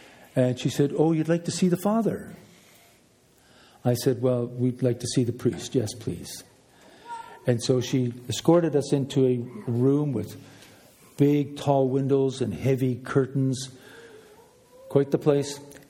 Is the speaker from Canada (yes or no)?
yes; Canada; now in Ireland; My friend here is Russ O'Neill. We're Christians from Canada, and we're now living in Ireland.